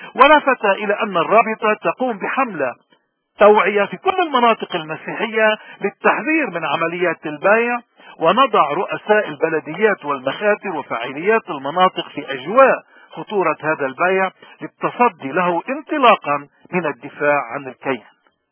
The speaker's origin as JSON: {"language": "Arabic", "country": "Lebanon", "said": "من هون نحن كلبناني اليوم بالاغتراب، شو اولويات؟"}